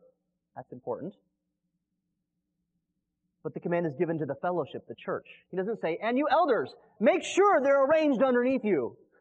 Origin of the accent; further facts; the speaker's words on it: Wyoming, United States; it's increasingly difficult for me, because I grew up in Wyoming.